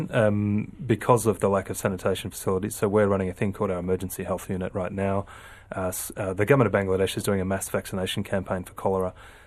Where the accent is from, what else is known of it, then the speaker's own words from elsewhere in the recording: Geelong, Victoria, Australia; I grew up in Geelong